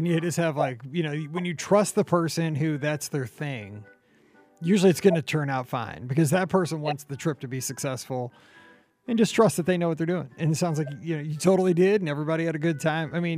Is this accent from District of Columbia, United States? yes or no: no; Missouri, United States; talking about, well, what it's like here in Missouri, growing up in Missouri, all the stuff going on behind the scenes